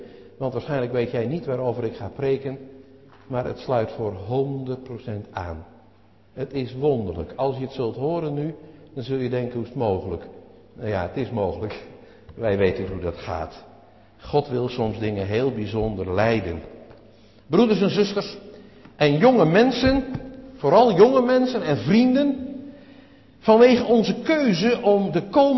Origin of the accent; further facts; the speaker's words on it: Pernis, South Holland, Netherlands; ik ben een jongen van de Maas. Ik ben opgegroeid, geboren in het kleine dorpje Pernis en dat ligt aan de Maas. Dus ik heb heel wat aan de Madroel, zo heet dat bij ons, de Maaskant, gespeeld en later ook gewandeld, gelopen.